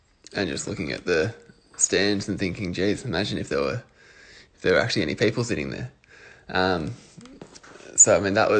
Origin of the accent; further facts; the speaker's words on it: Cowra, New South Wales, Australia; I was born in Cowra, which is about 4 hours out of Sydney, 2 hours out of Canberra, and then played a lot of my cricket at Yass. So I was very close to Canberra, but very much a New South Wales country lad.